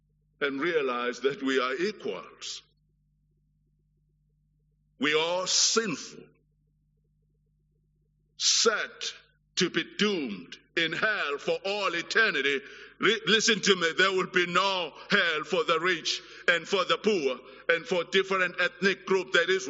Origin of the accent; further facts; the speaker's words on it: South Africa; Even us as a South African, given our political background, is a shock.